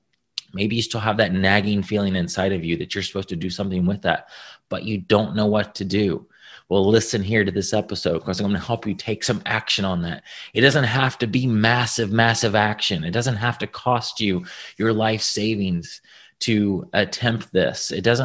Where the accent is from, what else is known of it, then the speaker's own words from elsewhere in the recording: Indiana, United States; I'm from Indiana, and I went to a small school called Huntington College.